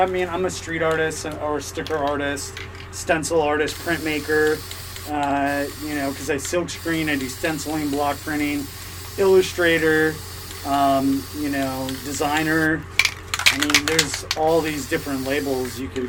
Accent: North Dakota, United States; because I'm from North Dakota, a small town in North Dakota. I grew up. I was an artist there.

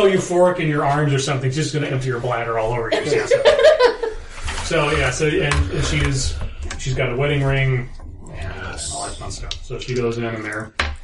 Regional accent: Colorado, United States; We're from Colorado.

